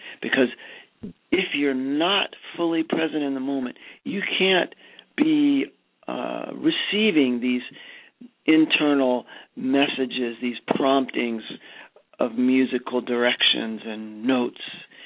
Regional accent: Kentucky, United States; also born or lived in Brazil; I grew up in Kentucky, partly. And so I love the emotional depth and quality of that kind of music. And I also lived in Brazil for a couple years.

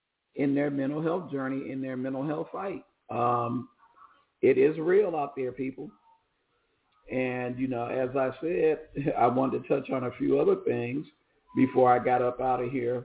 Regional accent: California, United States; I was raised in Northern California, and I live in Central California.

